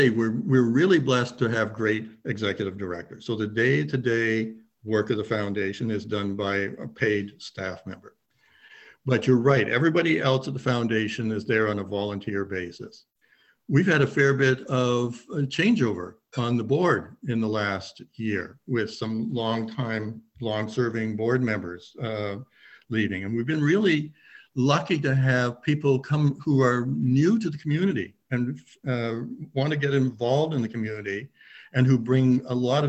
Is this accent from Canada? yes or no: yes; Perth, Ontario, Canada; born there; I was born in Perth. I moved away from Perth and came back.